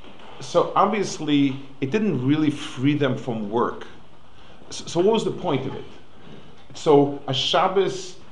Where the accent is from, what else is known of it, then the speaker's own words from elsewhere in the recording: New York, United States; As I said, I grew up on the Lower East Side with the door before.